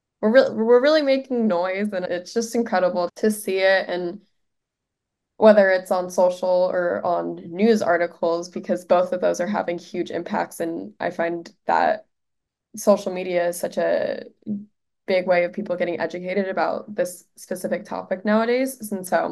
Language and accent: English; Washington, District of Columbia, United States; now in Los Angeles, United States; I'm not from New York. I'm from Washington, D.C., but I live in Los Angeles now where I go to school.